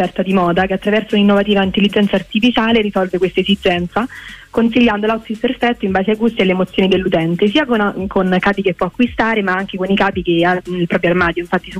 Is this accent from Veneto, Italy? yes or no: no; Rome, Lazio, Italy